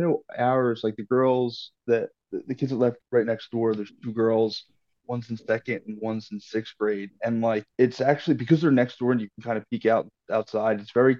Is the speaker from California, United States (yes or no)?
no; Broomall, Pennsylvania, United States; Born Brumar Hospital. Probably 10 minutes from where I grew up, which was Broomall, in Delaware County. So like Marple Newtown High School, Newtown Square area.